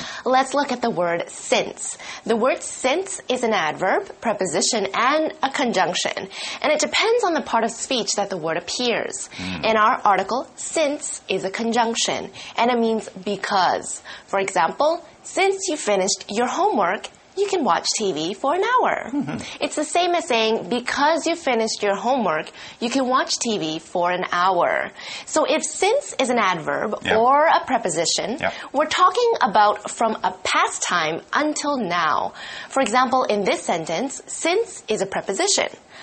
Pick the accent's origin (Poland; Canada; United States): Canada; Both Mike and I live abroad because we are from Canada.